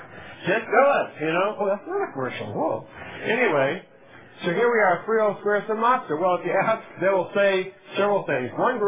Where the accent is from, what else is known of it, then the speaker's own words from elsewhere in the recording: Massachusetts, United States; I was raised conservative Judaism in Massachusetts